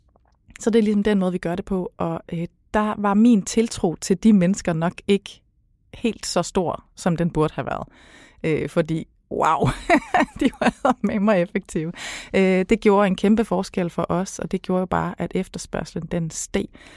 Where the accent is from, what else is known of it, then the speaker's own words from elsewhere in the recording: Region of Southern Denmark, Denmark; Jeg voksede op i Sønderjylland, og vi har altid sådan kørt meget over grænsen. Og jeg taler klart bedre tysk, end jeg taler svensk.